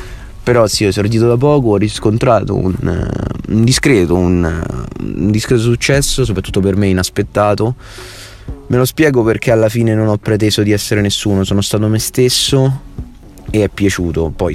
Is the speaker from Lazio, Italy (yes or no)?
yes; Rome, Lazio, Italy; Ho 22 anni e vengo da Roma.